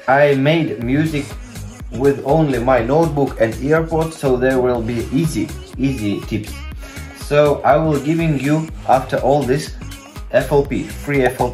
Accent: Russia; English is a second language; I'm from Russia, sorry for my bad English.

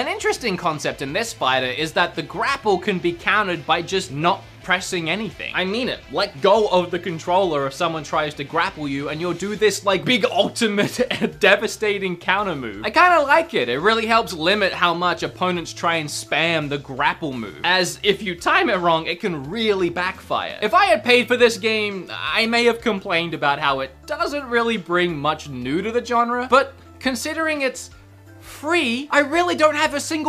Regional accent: Australia; I don't get you people. And I'm from Australia.

